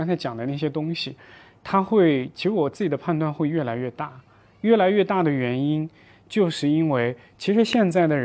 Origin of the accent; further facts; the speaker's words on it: Japan; Chinese is a second language; 但是我们日本人不行啊，我们日本人就想躺平